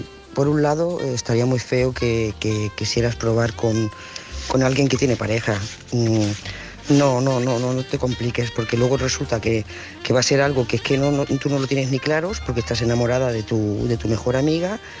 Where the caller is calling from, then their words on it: Lloret de Mar, Catalonia, Spain; de Lloret de Mar